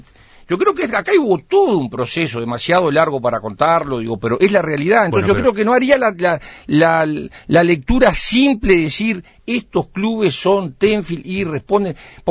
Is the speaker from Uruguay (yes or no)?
yes; Uruguay; es un orgullo como uruguayo